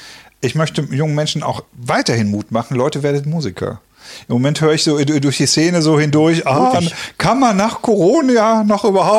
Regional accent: Detmold, North Rhine-Westphalia, Germany; ich komme aus Detmold und ich suche gerade auch ein bisschen was

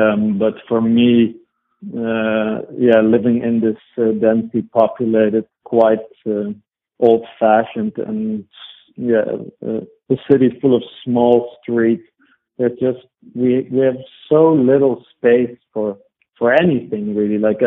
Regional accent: Amsterdam, North Holland, Netherlands; I think it's also growing up in Amsterdam that has just set my mind a certain way

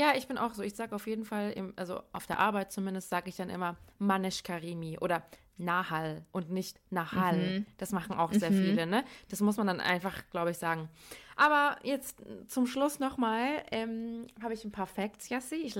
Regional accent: Darmstadt, Hesse, Germany; now in Cologne, Germany; ja, ich komme eigentlich aus Darmstadt, wohne aber in Köln.

